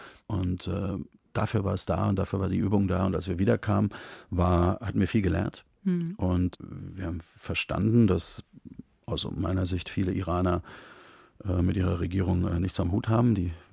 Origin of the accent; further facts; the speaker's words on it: East Germany, Germany; Ich bin in der DDR groß geworden